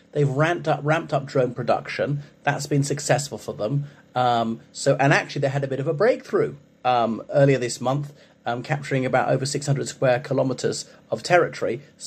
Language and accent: English; Ireland; from Ireland.